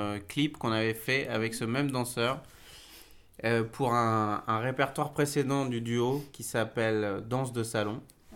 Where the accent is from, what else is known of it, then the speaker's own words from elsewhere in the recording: Corsica, France; parce que je suis corse